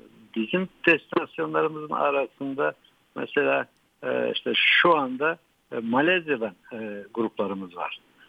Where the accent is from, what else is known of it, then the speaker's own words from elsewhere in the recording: Bulgaria; moved away as an adult; now in Turkey; Ben Bulgaristan doğumluyum. Hı hı. 28 sene Bulgaristan'da yaşadım. 1989 yılında o Zhivkov döneminin göçle beraber Türkiye'ye göç ettim